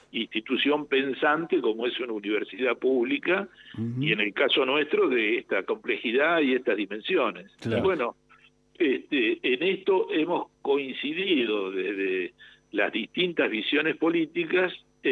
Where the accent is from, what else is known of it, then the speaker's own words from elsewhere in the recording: San Pedro, Buenos Aires Province, Argentina; now in La Plata, Argentina; Sí, yo soy de San Pedro, de provincia de Buenos Aires.